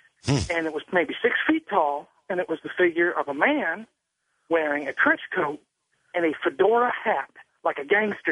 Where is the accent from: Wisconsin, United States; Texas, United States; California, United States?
Texas, United States; Dallas; But I'm from Dallas, Texas, and I live with my grandparents in an old house.